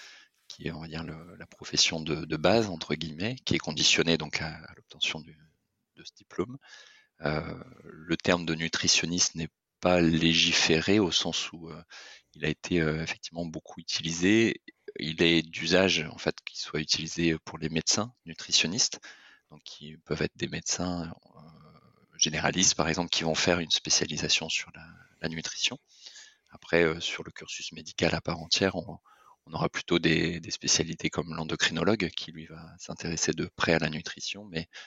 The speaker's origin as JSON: {"language": "French", "town": "Lorient", "region": "Brittany", "country": "France", "said": "Oui, je suis breton d'origine, l'orienté exactement."}